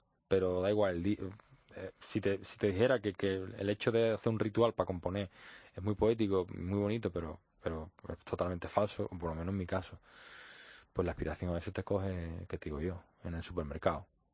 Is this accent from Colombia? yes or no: no; San Juan de Aznalfarache, Andalusia, Spain; pues el 25 de junio estoy en San Juan de Alnafarache, mi tierra, en Sevilla.